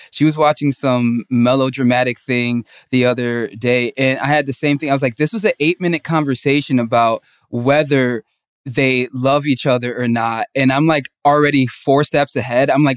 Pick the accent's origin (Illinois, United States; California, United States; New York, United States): Illinois, United States; Bro, I'm from Illinois. Like, we moved to this little town.